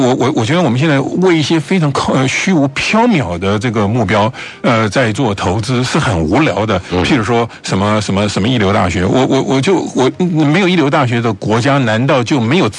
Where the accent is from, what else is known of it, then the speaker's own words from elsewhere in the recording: Taiwan; 因为至少我自己在都市里面长大，我很难去说我能够了解农村的问题等之类的